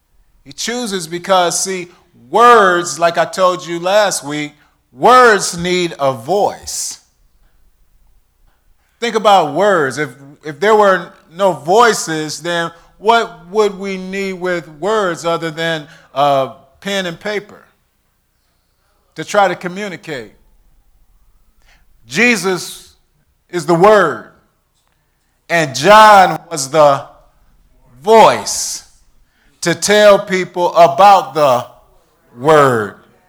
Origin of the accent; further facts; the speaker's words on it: Bloomfield, Michigan, United States; I mean, I'm from Bloomfield. I'm from Birmingham.